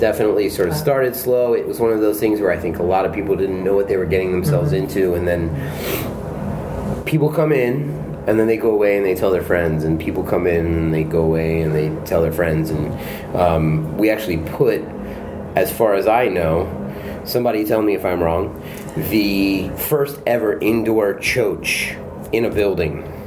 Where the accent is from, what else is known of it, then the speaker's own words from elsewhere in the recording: Durham, North Carolina, United States; I am. I'm born and raised in Durham.